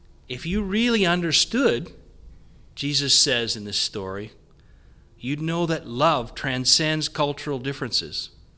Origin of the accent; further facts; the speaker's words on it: Canada; I'm Canadian.